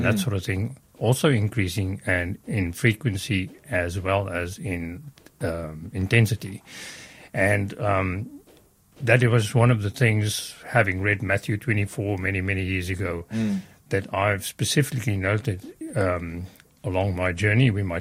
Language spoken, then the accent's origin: English; South Africa; moved away as an adult; also born or lived in Queensland / New South Wales; now in Australia; In short, I was born and raised in South Africa. That's why I've got the accent, like we've mentioned. My wife, Ilse, and I immigrated to Australia in 2012. We lived in Queensland from 2012 to 2017 and then came down to New South Wales.